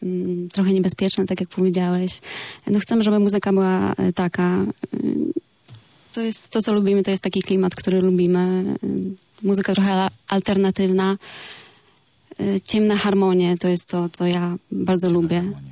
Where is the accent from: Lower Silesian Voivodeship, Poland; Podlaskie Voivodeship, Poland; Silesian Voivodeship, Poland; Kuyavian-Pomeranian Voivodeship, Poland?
Podlaskie Voivodeship, Poland; Białystok; Ja jestem z Białegostoku.